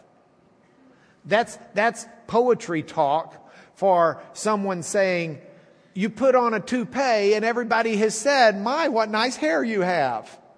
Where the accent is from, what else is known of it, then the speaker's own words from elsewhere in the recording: Lubbock, Texas, United States; Martial, actually, is the way we should be pronouncing his name, but we're from Lubbock.